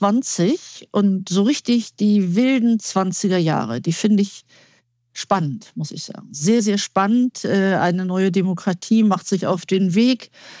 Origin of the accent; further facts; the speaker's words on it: Hamburg, Germany; born there; ich bin gebürtige Hamburgerin. Also ich bin eine Hanseatin mit Leib und Seele, auch wenn ich aktuell in der Nähe von Hamburg wohne und nicht direkt in Hamburg.